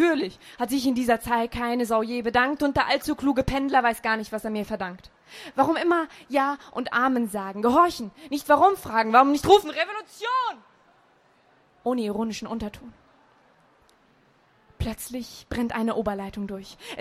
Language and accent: German; Frankfurt, Hesse, Germany; Ich komme nicht von hier, ich komme aus Frankfurt im schönen Hessen.